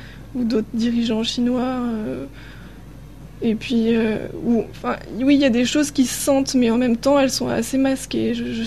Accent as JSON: {"language": "French", "country": "France", "accent": "French", "said": "enfin, avec mon accent français bien sûr, mais quand je suis partie ailleurs en Chine, les gens ils me comprenaient pas toujours."}